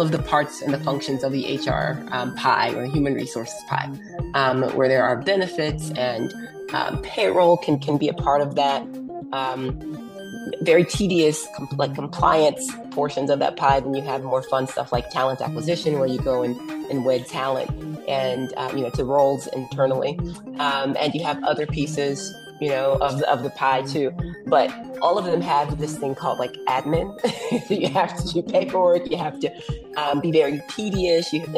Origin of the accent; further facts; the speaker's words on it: Memphis, Tennessee, United States; I'm originally from Memphis.